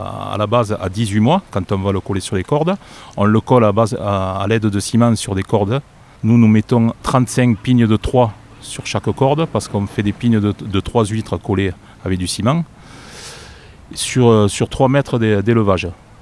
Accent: Sète, Occitanie, France; Parce que je suis de Sète, j'ai grandi au bord de l'étang, j'ai tout le temps baigné dans l'étang

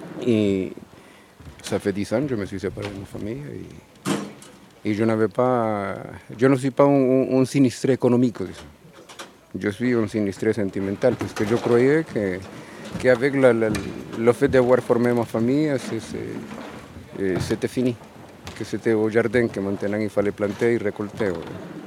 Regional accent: El Salvador; French is a second language; moved away; Je suis originaire de El Salvador, dans l'Amérique centrale.

